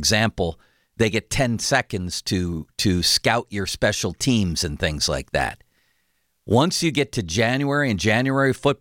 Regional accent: Buffalo, New York, United States; My best friend growing up in Buffalo was Tom Cusimano.

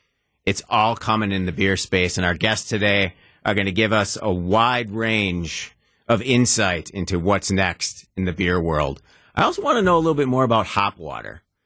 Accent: Milwaukee, Wisconsin, United States; I like beer. I'm not going to lie. It's in my DNA. I'm from Milwaukee.

